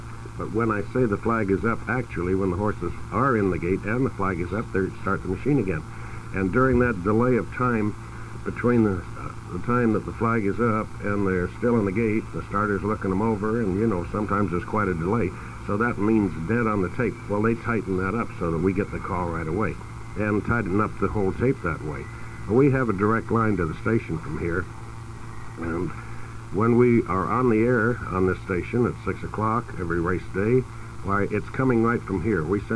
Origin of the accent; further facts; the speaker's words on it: Seattle, Washington, United States; up in Washington, in my hometown of Seattle